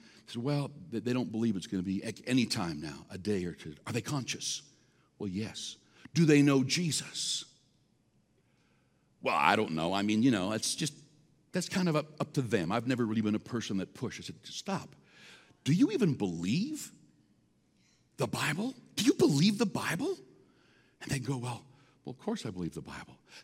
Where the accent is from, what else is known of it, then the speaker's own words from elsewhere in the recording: Canada; I have no problem being proud of the fact I'm Canadian